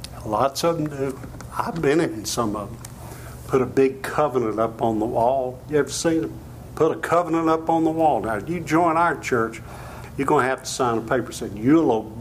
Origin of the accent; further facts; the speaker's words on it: Virginia, United States; And of course I'm from Virginia, and Norfolk, Virginia, a lot of ships been built there.